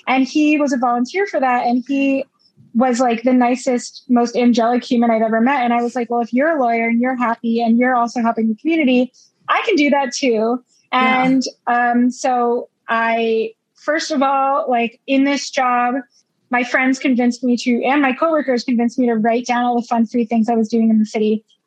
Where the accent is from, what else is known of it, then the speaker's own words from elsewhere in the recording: Florida, United States; So I'm actually originally from Florida. I went to Florida State University. I went there for undergrad.